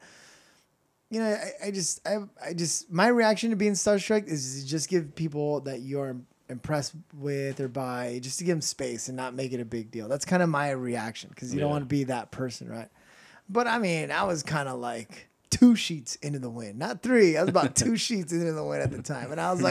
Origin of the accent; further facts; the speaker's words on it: Long Beach, California, United States; I got a podcast going, and you know, I'm from Long Beach.